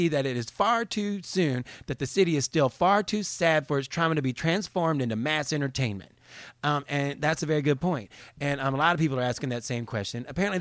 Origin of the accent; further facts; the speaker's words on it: North Carolina, United States; I didn't even know Georgia had armadillos, because I'm from North Carolina. That ain't that far from Georgia.